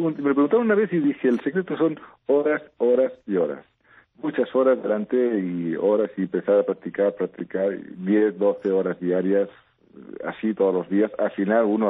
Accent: Barcelona, Catalonia, Spain; now in Madrid, Spain; Yo nací en Barcelona, toda mi vida, hasta que decidí cambiar de aires y decidí irme a la capital de España y a las dos capitales, Valladolid, que fue en su época de Felipe II, y ahora la actual.

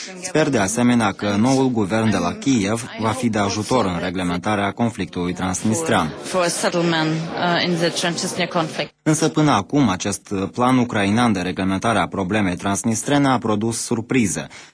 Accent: Estonia; eu sunt din Estonia

